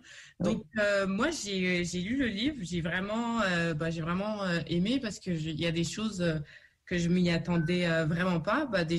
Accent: France; now in Canada; ici au Québec, au Canada, parce que moi, comme je suis originaire de France

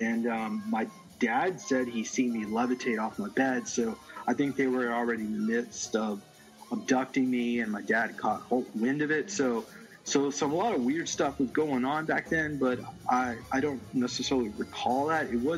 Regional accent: Charlotte, North Carolina, United States; Well, I grew up in Charlotte, North Carolina.

